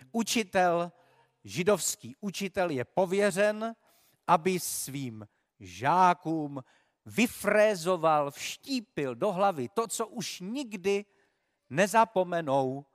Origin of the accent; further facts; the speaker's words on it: Havířov, Moravian-Silesian Region, Czechia; Já jsem se narodil ve Slezsku, žil jsem v Havířově